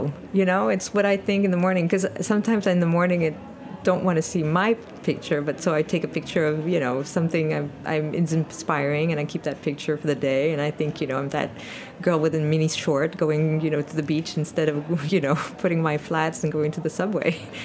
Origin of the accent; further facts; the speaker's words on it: France; English is a second language; now in United States; I'm French, but I'm here since 18 years, so I'm American. I have both citizenship.